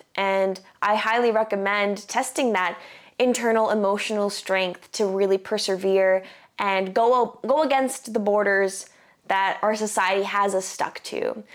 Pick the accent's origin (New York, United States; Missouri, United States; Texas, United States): New York, United States; Brooklyn; born there; I was born in Brooklyn, but I have a lineage that stretches from Ireland and Scotland to Ecuador and Nicaragua.